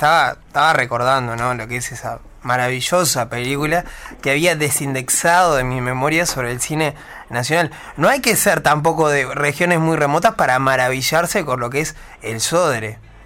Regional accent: Canelones, Uruguay; Yo, por ejemplo, que vengo de Canelones, no vengo de una región tan rural

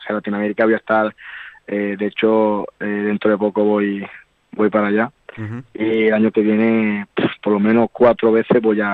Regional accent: Seville, Andalusia, Spain; Voy a ir a mi tierra, a Sevilla

